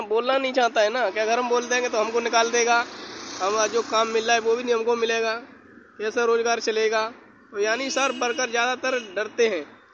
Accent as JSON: {"language": "Hindi", "region": "Uttar Pradesh", "country": "India", "moved": "yes", "lives_now": "Haryana, India", "said": "मैं जिला फिरोजाबाद"}